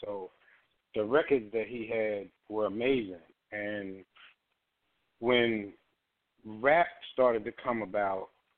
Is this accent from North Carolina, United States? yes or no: no; Brooklyn, New York, United States; born there; also born or lived in Philadelphia / Houston; I was born in Brooklyn.